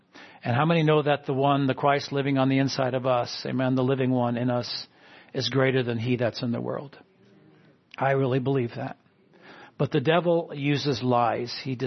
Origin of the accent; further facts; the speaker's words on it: New England, United States; I'm from New England, so I know all about snow, and that's why I like the Northwest